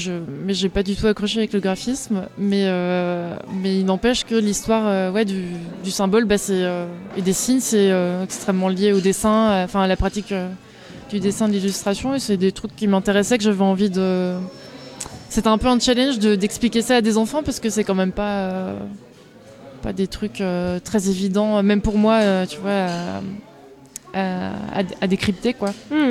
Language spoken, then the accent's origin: French; Nantes, Pays de la Loire, France; je suis illustratrice, je viens de Nantes